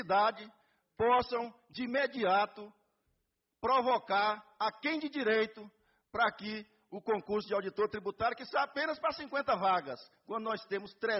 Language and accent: Portuguese; Tocantins, Brazil; also born or lived in Goiás / Brasília; Eu, como tocantinense que sou, ex-goiano e também cidadão de Brasília.